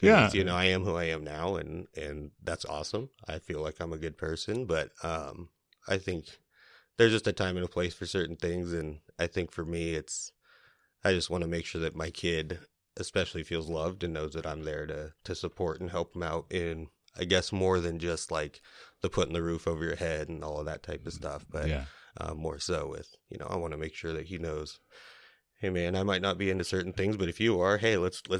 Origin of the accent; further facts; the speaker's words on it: Warrenton, Oregon, United States; I'm from here in Astoria, born and raised in Warrenton, so always been local.